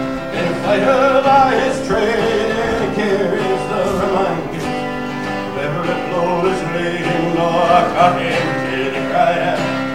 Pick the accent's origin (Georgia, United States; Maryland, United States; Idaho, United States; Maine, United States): Idaho, United States; Pocatello; born there; Pocatello, that's where I was born. I was born in Pocatello, Idaho, in a trunk.